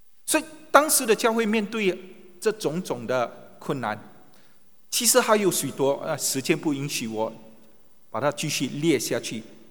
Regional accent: China; 那我们知道这个问题啊，是我们中国人有误解的地方，这也可能是我们身为信徒所给人的一种错误的印象。

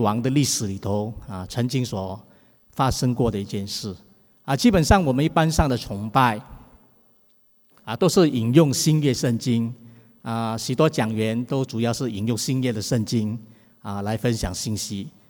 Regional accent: Singapore; 我们新加坡人都很喜欢旅行哈

